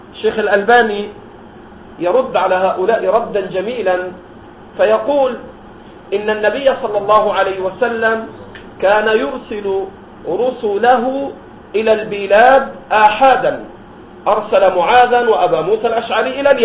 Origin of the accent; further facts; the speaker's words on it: Egypt; هؤلاء الذين ظهروا في بلدنا مصر وغيره